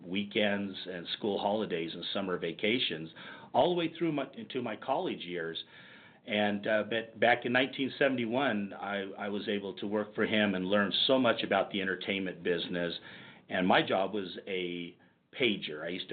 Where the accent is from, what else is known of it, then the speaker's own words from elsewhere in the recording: Lake Tahoe, United States; Well, I grew up in Lake Tahoe. And I was raised by a stepfather.